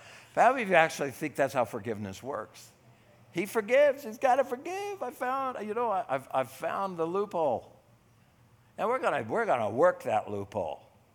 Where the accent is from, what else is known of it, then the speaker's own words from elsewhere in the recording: United States; Why? Because I'm American.